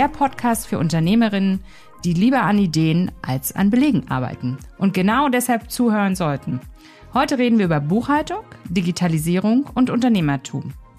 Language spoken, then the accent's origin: German; Berlin, Germany; Jetzt bin ich ja Berliner Schnauze und hier auch im Ruhrgebiet verankert.